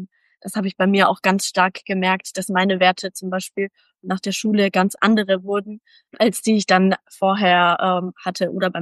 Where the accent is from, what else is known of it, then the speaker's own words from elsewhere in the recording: Germany; Ich bin in Deutschland groß geworden und jetzt war ich ja genau in Peru 6 Monate